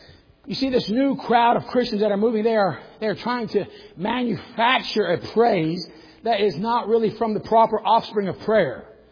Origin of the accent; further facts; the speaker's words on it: Florida, United States; born there; I was born in Florida. My dad was born in Florida.